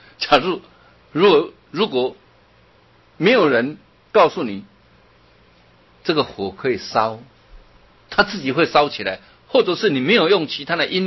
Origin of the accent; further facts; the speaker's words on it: Taiwan; 我们台湾话有一句话说得很好